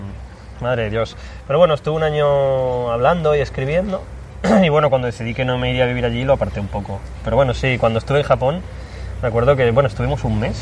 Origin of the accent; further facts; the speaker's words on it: Spain; Y me dijeron, bueno, como los españoles tenemos buen acento japonés